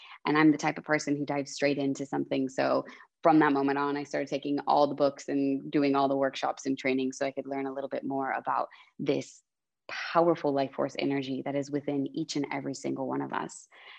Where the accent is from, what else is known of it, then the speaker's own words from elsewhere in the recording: United States; I had been taught in my home country, which is America.